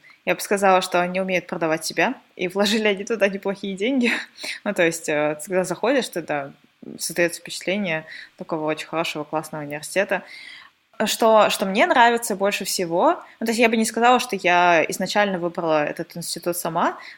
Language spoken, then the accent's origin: Russian; Russia; То есть, когда говоришь, что я из России, вот, потом люди подходят и говорят, о боже, ну это же так стереотипично.